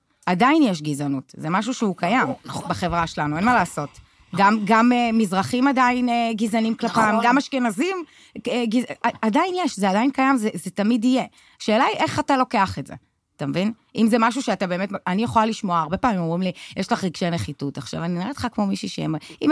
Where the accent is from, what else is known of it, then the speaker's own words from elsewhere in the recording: Bat Yam, Tel Aviv District, Israel; נולדתי בבת ים. אני בת ימית.